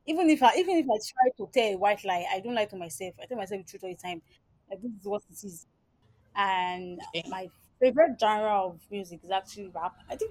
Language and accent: English; Delta, Nigeria; I'm from Delta State. Yes, I'm from Delta State. I don't really like saying my age, so I'm not going to say it. But I'm in my 20s, of course. Yeah, my early 20s.